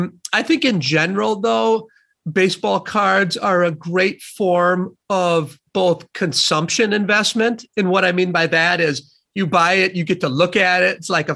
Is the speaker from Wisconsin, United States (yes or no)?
yes; Sun Prairie, Wisconsin, United States; I was raised in Sun Prairie, Wisconsin.